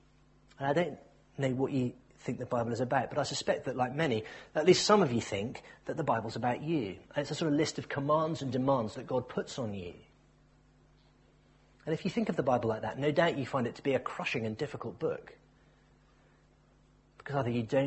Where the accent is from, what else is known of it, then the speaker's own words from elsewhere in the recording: Cardiff, Wales, United Kingdom; born there; You see, I was born in Cardiff.